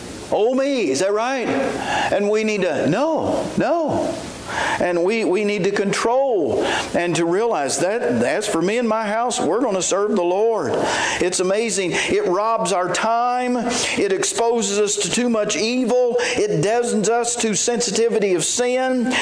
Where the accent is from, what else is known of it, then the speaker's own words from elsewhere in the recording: West Virginia, United States; And growing up in West Virginia, we didn't worry about brands.